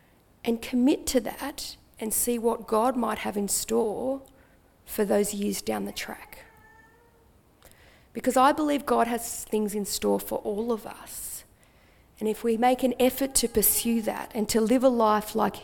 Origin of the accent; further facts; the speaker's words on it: Australia; "Kangaroo, that's Australian. I'm from Australia,"